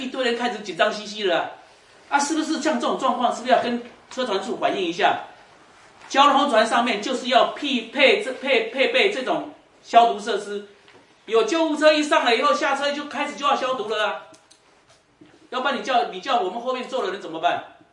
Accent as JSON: {"language": "Chinese", "country": "Taiwan", "said": "我们台湾人也好，金门人很多都有些年轻小朋友最喜欢去日本玩"}